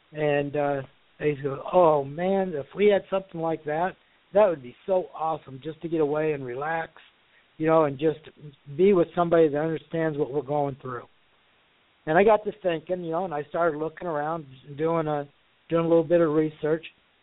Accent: Iowa, United States; I'm based out of Iowa. I'm born and bred in Iowa.

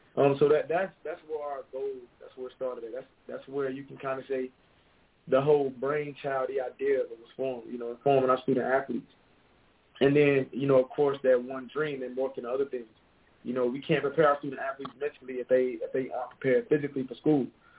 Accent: Wadesboro, North Carolina, United States; So I'm from Wadesboro, North Carolina, you know, small town. That's where I'm from. I grew up mostly, you know, in Wadesboro

